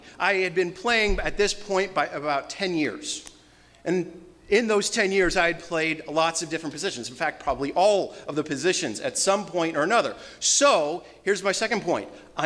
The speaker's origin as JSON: {"language": "English", "region": "Florida", "country": "United States", "tie": "born or raised there", "said": "And I was raised in Florida."}